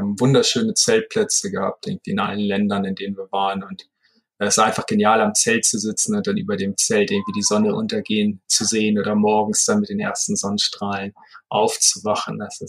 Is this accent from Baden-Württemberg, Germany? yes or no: no; Heide, Schleswig-Holstein, Germany; born there; in meiner Geburtsstadt in Heide in Schleswig-Holstein